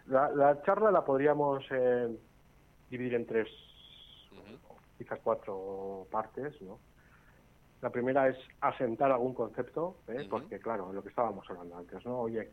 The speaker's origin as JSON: {"language": "Spanish", "town": "Tafalla", "region": "Navarre", "country": "Spain", "said": "yo soy de Tafalla, fíjate tú, yo soy casi un ribero"}